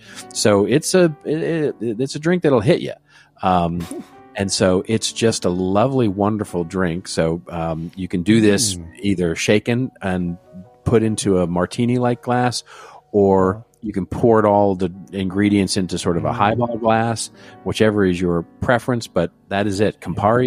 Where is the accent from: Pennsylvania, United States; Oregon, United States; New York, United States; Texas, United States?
Texas, United States; So we're going to head to my home state of Texas